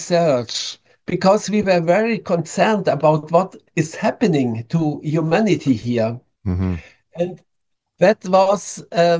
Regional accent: Germany; English is a second language; I'm coming from Germany. You can hear it with my accent.

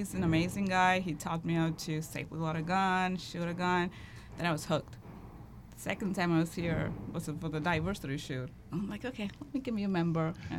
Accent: India

